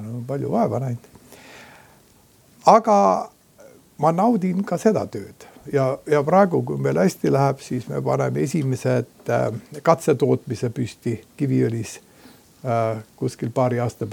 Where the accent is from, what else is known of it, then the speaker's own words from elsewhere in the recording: Saare County, Estonia; accent: Saaremaa; Et ma kardan, et mul on Saarema aktsent suhteliselt vähe alles jäänud.